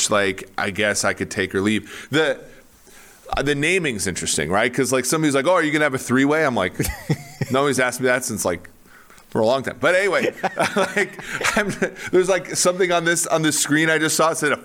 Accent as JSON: {"language": "English", "region": "Minnesota", "country": "United States", "tie": "born or raised there", "said": "I grew up in Minnesota. Land O'Lakes was like is a Minnesota brand."}